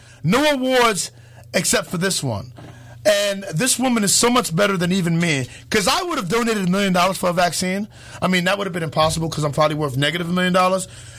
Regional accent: Harlem, New York, United States; from Harlem. Being from Harlem means that I'm not afraid of you, even if you're the Proud Boys, or even if you have the ability to take me out.

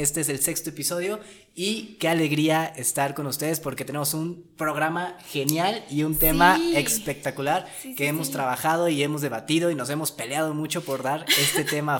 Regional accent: Mexico; Como buenos mexicanos, en las buenas y en las malas

